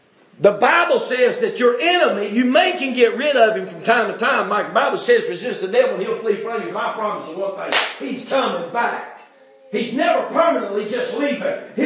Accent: North Carolina, United States; I'm telling you, as an American, as a North Carolinian, you understand? It breaks my heart to watch our state go in the tank.

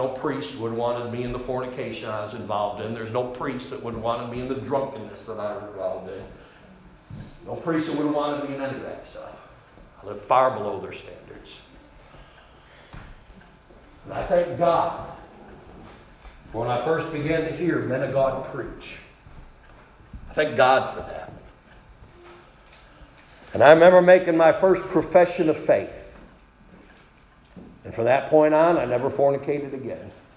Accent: Machias, Maine, United States; I never heard the gospel of Jesus Christ any time growing up in Machias.

